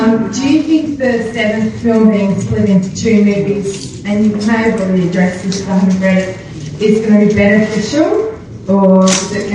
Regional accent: Australia; I'm from Australia.

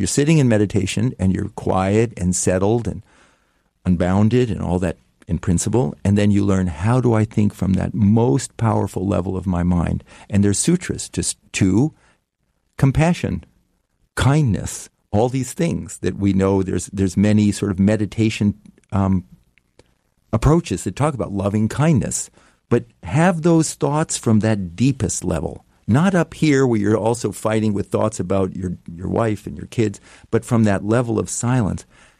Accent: California, United States; when I was a kid and I grew up in Marin County, and like in the 1950s, 60s, you could run forever.

